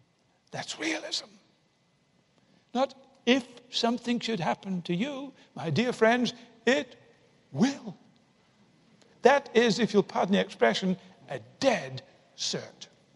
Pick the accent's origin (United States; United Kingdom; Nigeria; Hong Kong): United Kingdom; He was so friendly, so being British and not knowing what to do, I gave him a cup of tea.